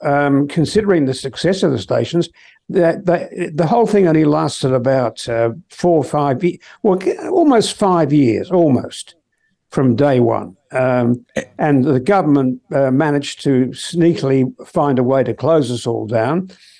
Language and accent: English; England, United Kingdom; accent: English; now in Australia; Australia, they said, oh, you sound too pommy. So you're too English, you know. So I had to sort of readjust my accent again.